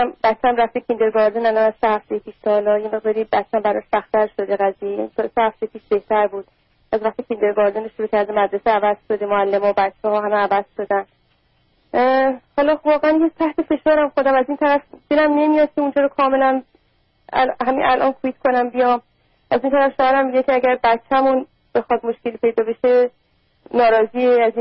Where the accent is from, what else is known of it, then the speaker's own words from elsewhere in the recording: Iran; moved away as an adult; now in United States; من حدود 6 سال پیش از ایران اومدم.